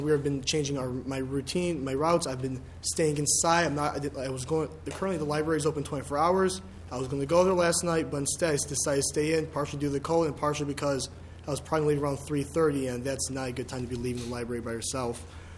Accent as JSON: {"language": "English", "town": "Chicago", "region": "Illinois", "country": "United States", "also_born_or_lived": "Israel", "said": "I originally transferred from Hebrew University in Israel. I'm originally from Chicago."}